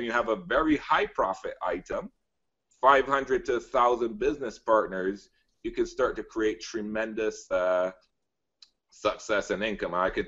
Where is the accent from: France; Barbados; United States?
Barbados; We launched our first virtual designer mall in the Caribbean, where I'm from, born and raised in Barbados.